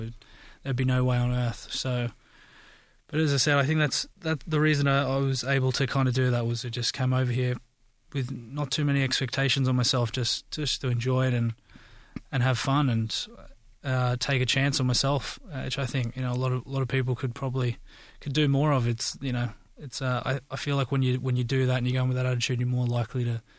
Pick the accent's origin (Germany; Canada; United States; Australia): Australia; Growing up in Australia, I never saw it.